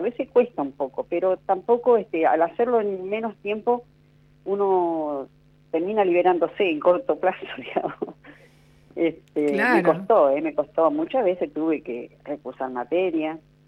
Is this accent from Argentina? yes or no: yes; Balcheta, Río Negro, Argentina; also born or lived in San Antonio; now in Buenos Aires, Argentina; me voy de mi pueblo buscando trabajo también, me voy a San Antonio, después vuelvo a Balcheta, ahí formo mi familia y teníamos cuatro hijos, y hemos vivido todas las crisis económicas, muchas, como todo argentino.